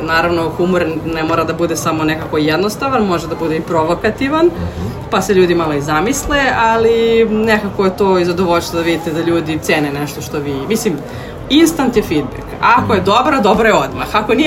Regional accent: Vojvodina, Serbia; ja sam iz Vojvodine, pa fore moje vojvođanske bolje prolaze u Vojvodini

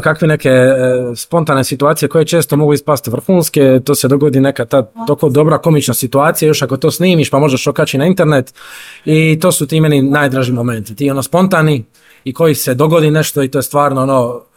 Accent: Split, Split-Dalmatia County, Croatia; jer kao Splićanin

